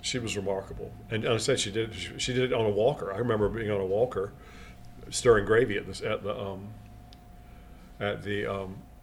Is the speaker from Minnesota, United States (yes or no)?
no; New Bern, North Carolina, United States; we had a lot of seafood because I'm from New Bern's right on the coast